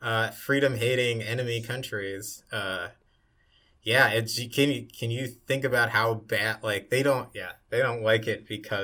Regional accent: Ohio, United States; my home state, 3 hours. It's a 3-hour drive from Columbus, East Palestine, Ohio.

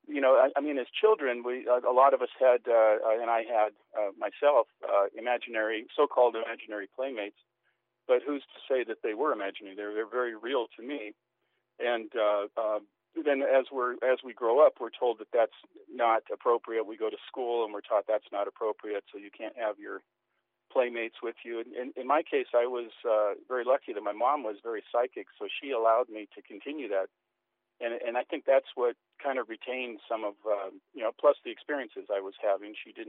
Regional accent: Washington, United States; we were hiking in Eastern Washington State, my home state.

